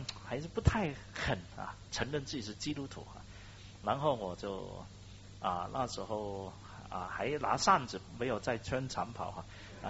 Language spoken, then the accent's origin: Chinese; China; 我是中国人嘛